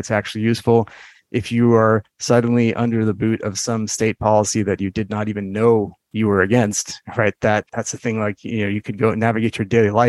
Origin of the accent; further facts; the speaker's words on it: Afghanistan; but I come from Afghanistan.